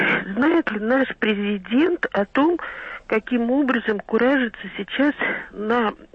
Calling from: Dubna, Moscow Oblast, Russia; я из Дубны.

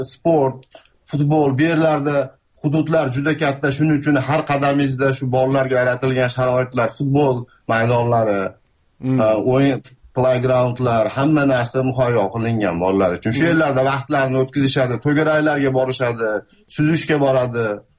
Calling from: South Australia, Australia; Men Avstraliyadan, Janubiy Avstraliyadan telefon qilyapman.

